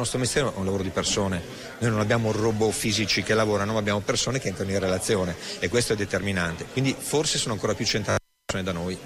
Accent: Reggio Emilia, Emilia-Romagna, Italy; io vengo da Reggio Emilia

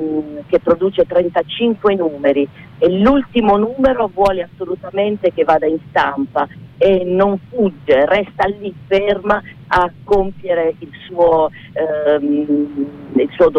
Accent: Apulia, Italy; Noi veniamo dalla Puglia, molti pugliesi parteciparono a questa rivoluzione

